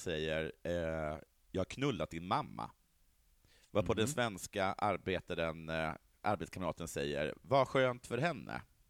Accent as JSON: {"language": "Swedish", "country": "Sweden", "said": "Tänkte gå tillbaka då till hur jag är som svensk arbetskamrat."}